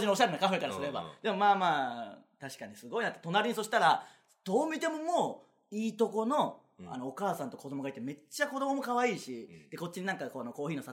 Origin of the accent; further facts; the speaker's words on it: Kansai, Japan; まあ本当関西人なんであんな感じですから